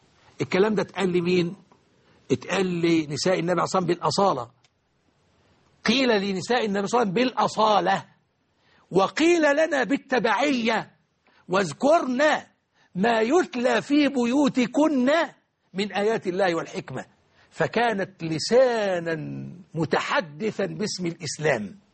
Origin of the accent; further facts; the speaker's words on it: Egypt; في أجزاء كثيرة من بلدنا مصر العزيزة.